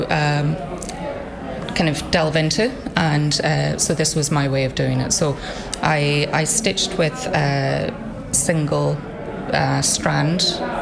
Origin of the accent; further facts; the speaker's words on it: Ballybunion, County Kerry, Ireland; I'm from Ballybunion.